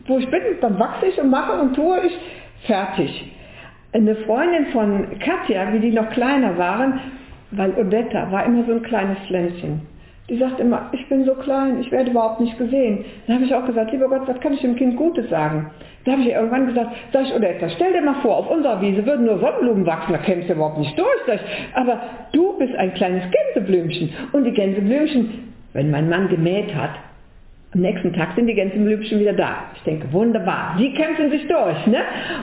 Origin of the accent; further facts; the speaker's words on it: Cologne, North Rhine-Westphalia, Germany; born there; Da wo ich bin in Köln geboren. Aber so das richtige kölsche Mädchen bin ich also nicht.